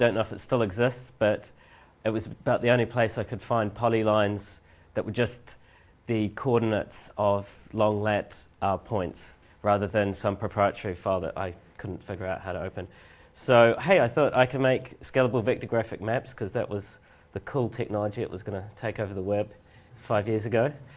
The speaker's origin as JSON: {"language": "English", "country": "New Zealand", "said": "because I'm originally from New Zealand"}